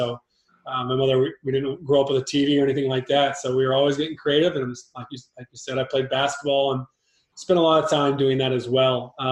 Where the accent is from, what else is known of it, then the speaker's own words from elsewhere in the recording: Columbia, South Carolina, United States; Well, I grew up in Columbia, South Carolina. I was the sixth of seven kids